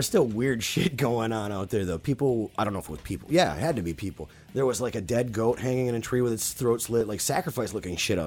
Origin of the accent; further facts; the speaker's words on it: Stanley, Wisconsin, United States; I grew up in Chippewa County, Wisconsin, it's like a small town called Stanley. That's right in the middle of Wisconsin.